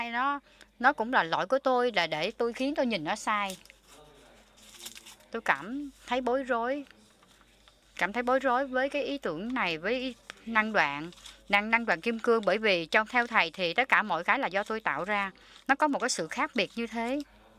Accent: China; Tôi đến từ Trung Quốc

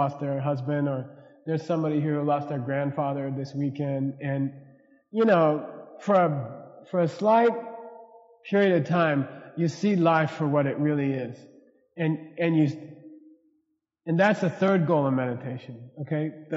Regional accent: United States; And I'm speaking as an American who tried to do it for years.

